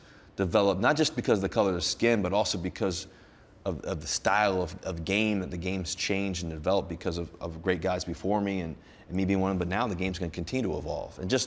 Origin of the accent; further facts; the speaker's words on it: Richmond, Virginia, United States; And to know that I came from Richmond, Virginia, where everybody said I was too small